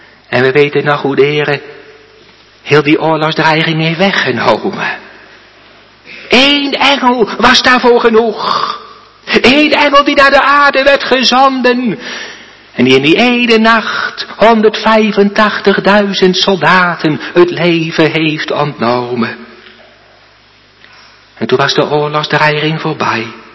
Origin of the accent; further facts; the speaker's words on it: Oosterwolde, Friesland, Netherlands; born there; toen ik een zondag in Oosterwolde voorging, mijn geboorteplaats.